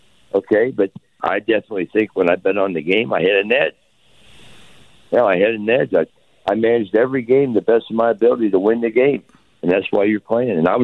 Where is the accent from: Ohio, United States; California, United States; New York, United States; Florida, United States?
Ohio, United States; Cincinnati; I'm from Cincinnati, Ohio. I was born 3 miles from Great American Ballpark.